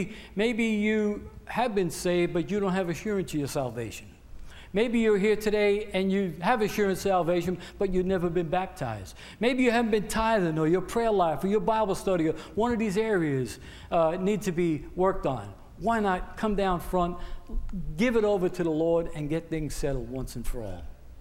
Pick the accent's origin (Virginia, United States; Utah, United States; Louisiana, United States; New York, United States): New York, United States; Bronx; He said, where are you from? You talk funny, he said. I said, I'm from the Bronx, you know.